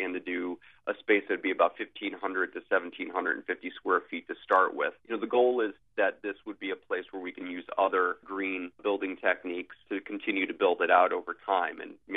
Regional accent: Naugatuck, Connecticut, United States; born or raised there

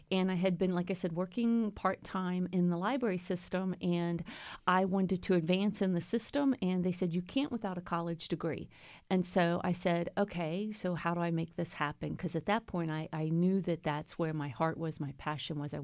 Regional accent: Pennsylvania, United States; also born or lived in Georgia; So just born and raised in York County, met my husband, got married at the age of 21, had two children.

